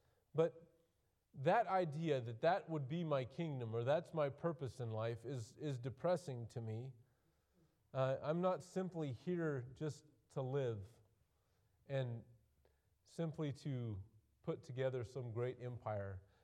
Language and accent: English; Wyoming, United States; Growing up in Wyoming, I saw that all over the place.